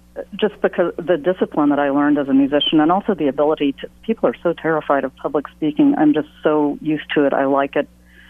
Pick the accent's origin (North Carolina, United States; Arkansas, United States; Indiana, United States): North Carolina, United States; also born or lived in Austria; Oh, well, my family lived in Austria when I was a child, so I was exposed to a lot of music. And I'm from North Carolina.